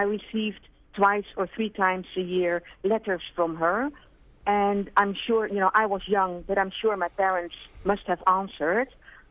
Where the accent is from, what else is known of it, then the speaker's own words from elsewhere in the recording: Amsterdam, North Holland, Netherlands; first language Dutch; English is a second language; I grew up in Holland, speaking Dutch with Dutch parents whom I didn't look like